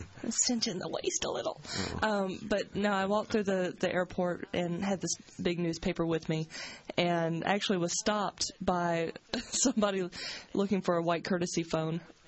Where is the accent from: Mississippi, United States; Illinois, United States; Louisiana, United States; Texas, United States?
Mississippi, United States; moved away as an adult; now in Pittsburgh, United States; I was originally from Mississippi.